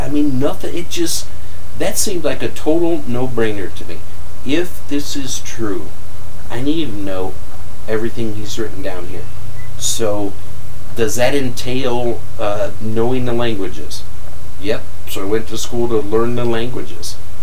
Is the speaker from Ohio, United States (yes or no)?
yes; Cleveland, Ohio, United States; You know, we're from Cleveland, the Rock and Roll Hall of Fame.